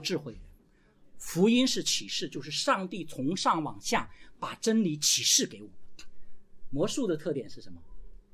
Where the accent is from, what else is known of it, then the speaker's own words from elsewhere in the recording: China; 我们中国人是世界上面公认的很聪明的民族，同意吧？